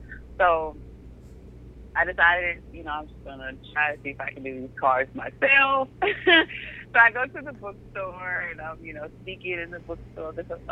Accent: Mississippi, United States; So I'm from Mississippi, and there's not too many of them around here.

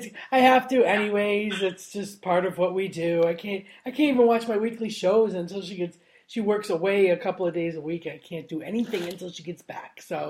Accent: Niagara Falls, New York, United States; also born or lived in Florida; I was born and raised in Niagara Falls, just outside of Buffalo, and then I lived in Florida for, like, 25 years

